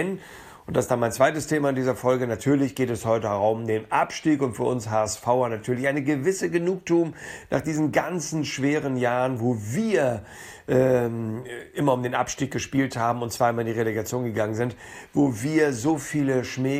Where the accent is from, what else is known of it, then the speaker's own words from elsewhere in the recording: Hamburg, Germany; selbst für mich als Hamburger